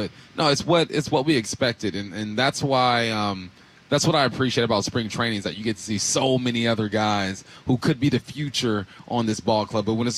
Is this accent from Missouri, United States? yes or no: no; Culver City, California, United States; I'm from Culver City in West LA.